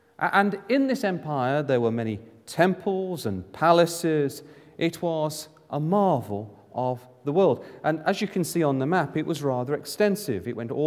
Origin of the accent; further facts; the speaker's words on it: England, United Kingdom; You can hazard a guess, I come from England.